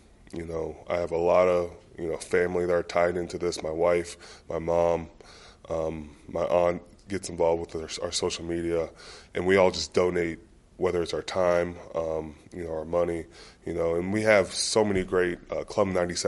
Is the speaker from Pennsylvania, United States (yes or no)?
yes; Pittsburgh, Pennsylvania, United States; born there; You know, I was born in Pittsburgh. I lived here about 6 or 7.